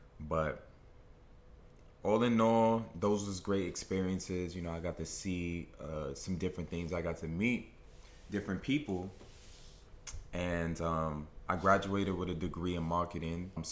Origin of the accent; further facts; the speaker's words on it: Brooklyn, New York, United States; I'm born and raised in Brooklyn.